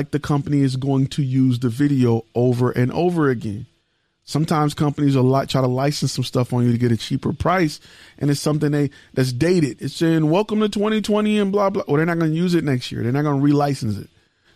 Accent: Detroit, Michigan, United States; I'm from Detroit. And I come from a place where we handle these problems differently.

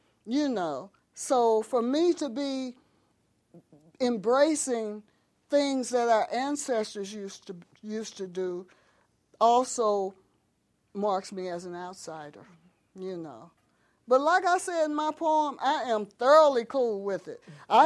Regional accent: Tanzania; I'm from Tanzania, you know, because I have lived in Tanzania much longer than I've lived anywhere else. I've lived there 40 years? Since 72.

